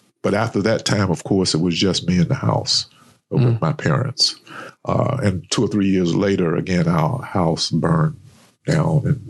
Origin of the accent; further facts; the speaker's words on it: Rocky Mount, North Carolina, United States; I grew up in Rocky Mount, by the way, which is about an hour east of Raleigh.